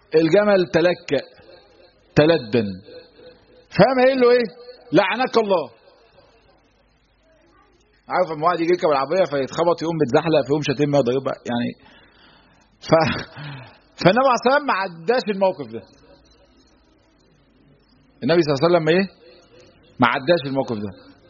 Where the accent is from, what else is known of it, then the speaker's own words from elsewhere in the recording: Egypt; احنا دايما عندنا في مصر بيقول لك ايه الله يخرب